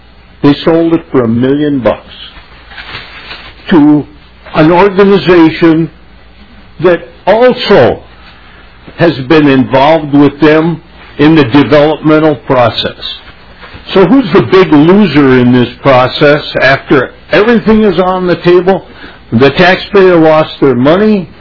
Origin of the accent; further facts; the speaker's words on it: Forest Lake, Minnesota, United States; I'm from Forest Lake.